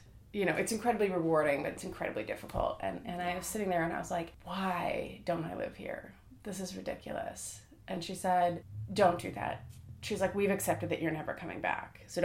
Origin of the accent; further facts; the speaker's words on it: Des Plaines, Illinois, United States; also born or lived in New York; I grew up in Des Plaines. I went away for my MFA, and I figured I would stay in New York for like maybe a year or two after that. I ended up staying there for almost 10 years